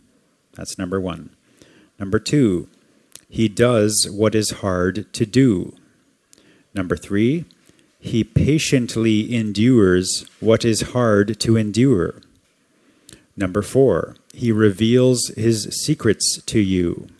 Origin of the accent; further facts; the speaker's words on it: Canada; like I came from Canada, and Canada is known for having a very, let's just say, loose culture, more informal.